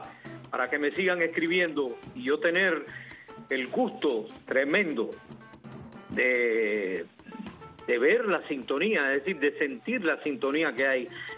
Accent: Cuba; born there; yo nací en Cuba, e hice una carrera en Cuba de más de 50 años, cuando … porque comencé con 15 años

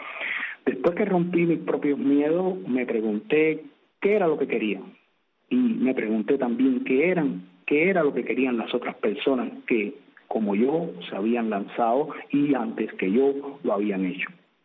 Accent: Cuba; a los cubanos de adentro y a los cubanos de afuera, que en definitiva somos cubanos en su totalidad

